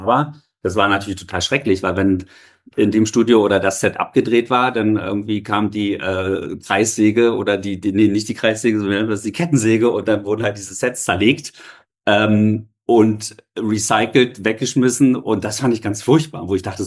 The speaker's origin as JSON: {"language": "German", "region": "Berlin", "country": "Germany", "tie": "born or raised there", "said": "ich bin ja in Ostberlin geboren und groß geworden."}